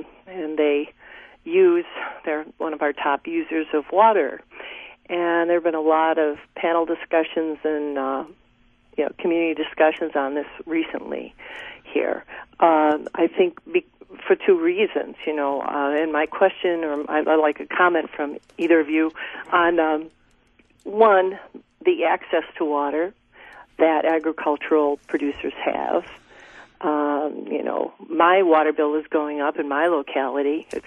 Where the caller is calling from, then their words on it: Stevens Point, Wisconsin, United States; I'm calling from Stevens Point.